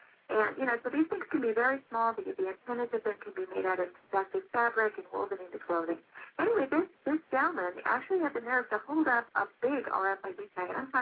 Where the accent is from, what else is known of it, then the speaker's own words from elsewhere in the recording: New Hampshire, United States; I remember one particularly in my home state of New Hampshire.